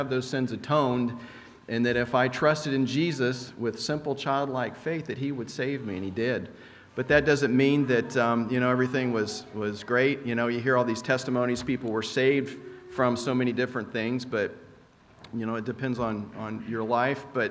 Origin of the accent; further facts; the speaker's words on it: Florida, United States; now in Virginia, United States; Where are you from? We're from Florida. Well, why'd you move from Florida to Virginia? I don't understand, because everyone here goes to the beach. So we're in Florida, and we always went to the mountains.